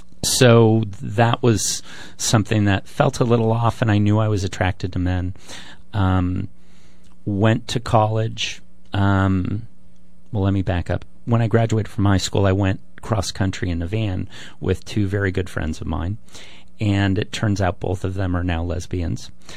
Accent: San Bruno, California, United States; I think I was lucky in that I was raised in the Bay Area. I was brought up in San Bruno, and that was a very supportive environment from a diversity perspective, let's say.

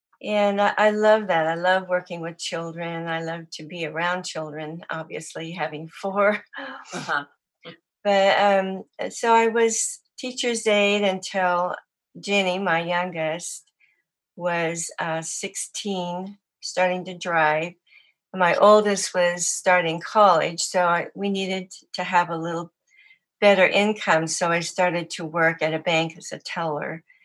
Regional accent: Clinton, Oklahoma, United States; born there; I was born in Clinton, Oklahoma.

